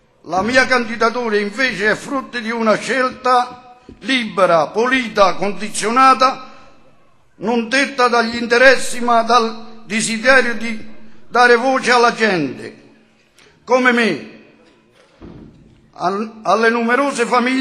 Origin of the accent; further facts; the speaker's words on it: Paternopoli, Campania, Italy; moved away; also born or lived in Germany; sono partito da Paternopoli, mio paese, nato nel lontano 1976 per andare in Germania in cerca di fortuna, dove ho sempre lavorato